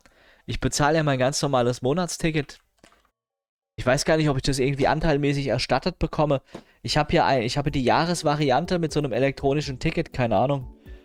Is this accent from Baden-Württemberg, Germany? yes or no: no; Hanau, Hesse, Germany; Ja, komm, ich arbeite in Frankfurt und ich komme aus Hanau.